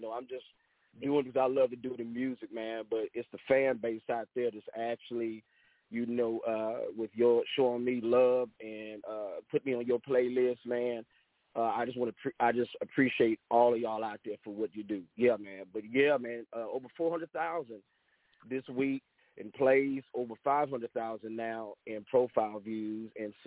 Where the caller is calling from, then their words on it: Angleton, Texas, United States; I'm calling here from the Third Coast, here in Angleton, Texas. We're on the Third Coast, about 45 minutes south of Houston.